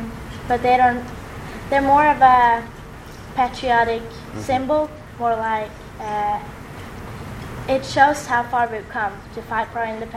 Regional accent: Norway; English is a second language; I'm 17. I'm from Norway. I'm an exchange

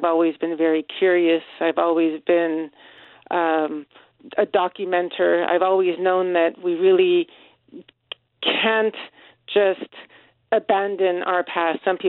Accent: Los Angeles, California, United States; I remember growing up in Los Angeles, but we would go back every weekend to Fresno

